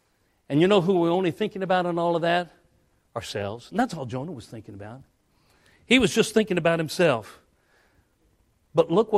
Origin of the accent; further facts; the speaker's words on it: Colorado, United States; I'm from Colorado originally, going up in the Colorado Rocky Mountains.